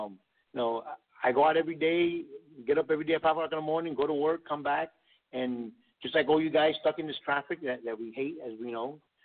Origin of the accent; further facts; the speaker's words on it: New York, United States; growing up in New York in the 80s, I'm not going to say what year, but in the 80s, it was a struggle.